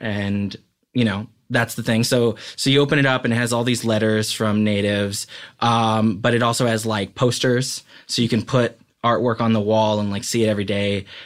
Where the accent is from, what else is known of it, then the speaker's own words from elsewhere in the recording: Pine Ridge, South Dakota, United States; So basically, the idea was, you know, because I'm from Pine Ridge, and you know, there's always like charities to help us